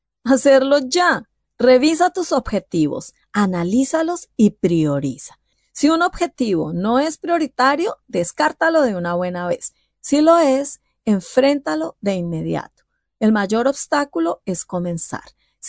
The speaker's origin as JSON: {"language": "Spanish", "town": "Ibagué", "region": "Tolima", "country": "Colombia", "lives_now": "Bogotá, Colombia", "said": "Años atrás, cuando llegué a Bogotá, la capital de Colombia, proveniente de Ibagué, otra ciudad relativamente cercana, alguien me regaló un libro."}